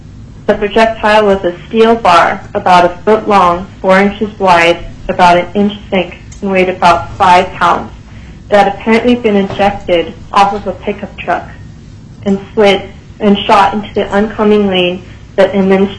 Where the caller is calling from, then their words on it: Anchorage, Alaska, United States; I am calling from Anchorage, Alaska.